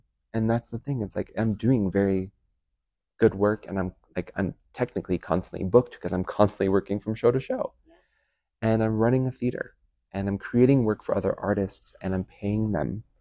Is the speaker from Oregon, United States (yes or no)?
yes; Philomath, Oregon, United States; never had that growing up in a small town, closeted queer boy. That was very unsafe for me to be. I grew up in Philomath.